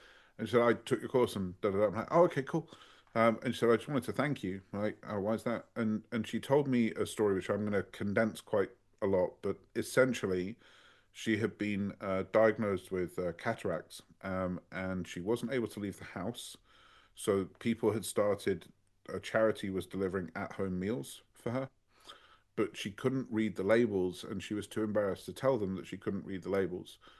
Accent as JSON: {"language": "English", "country": "United Kingdom", "said": "being British."}